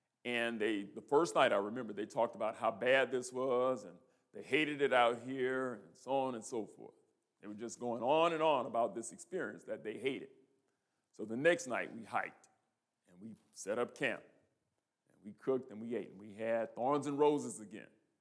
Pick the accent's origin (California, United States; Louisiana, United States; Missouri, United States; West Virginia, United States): Louisiana, United States; Lake Charles; As I grew up in Lake Charles, the church that we went to, it was basically our boys' youth program.